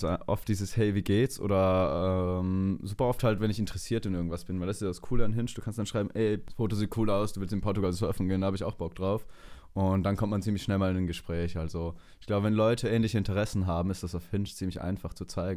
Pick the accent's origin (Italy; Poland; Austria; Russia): Austria; now in Berlin, Germany; Also ich bin ursprünglich aus Österreich und komme da aus einem ganz kleinen Dorf und habe da auch sehr lange gelebt und irgendwann dann mal in ein paar anderen Städten gewohnt, die ein bisschen größer sind.